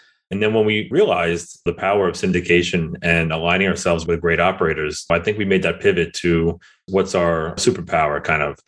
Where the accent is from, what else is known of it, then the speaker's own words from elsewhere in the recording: New York City, New York, United States; I think it's a function of growing up in the New York City area and just having our network the way it is.